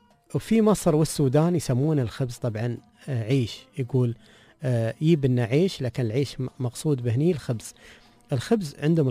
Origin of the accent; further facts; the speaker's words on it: Ras Al Khaimah, United Arab Emirates; ونحن كنا في الإمارات نعتز بهذا الاسم، فما نقول أي اسم غير أنا من رأس الخيمة